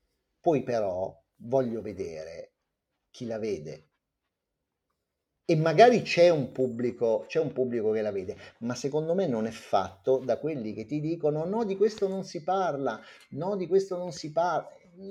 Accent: Imola, Emilia-Romagna, Italy; Sono un appassionato di macchine, sono di Imola

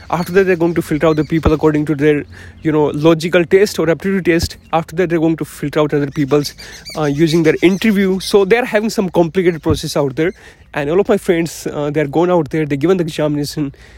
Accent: Jaipur, Rajasthan, India; So like as I'm from the Jaipur, and, you know, up in the nearest college, there is a Arya College out there.

